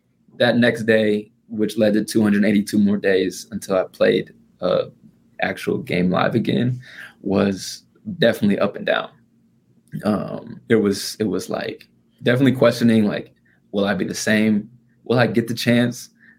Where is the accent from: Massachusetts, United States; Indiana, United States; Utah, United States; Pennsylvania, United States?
Indiana, United States; I mean, against Indiana Pacers, I'm from Indiana. My family's at the game.